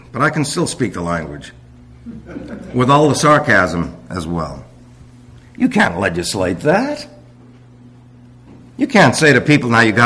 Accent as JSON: {"language": "English", "region": "New York", "country": "United States", "lives_now": "Arizona, United States", "said": "We have a tape of our three girls when we're coming cross country from New York to Arizona."}